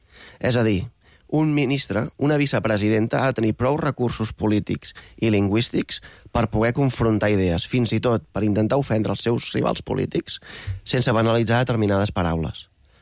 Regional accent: Catalonia, Spain; és perquè som catalans.

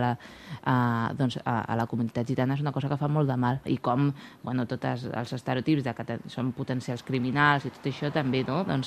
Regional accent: Catalonia, Spain; les persones gitanes, és que ens trobem que, tot i que som un col·lectiu, no, que portem més de 6 segles ja a Catalunya, no, i que som catalans, no, i que estem aquí fa molt de temps

